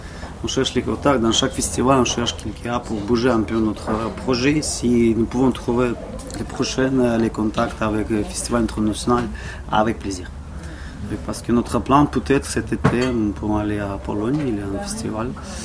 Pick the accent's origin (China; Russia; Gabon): Russia; French is a second language; moved away as an adult; now in Montpellier, France; qui étaient chez moi en Russie. Voilà. Je suis venu à Montpellier. J'ai signé un contrat comme musicien et après j'ai resté.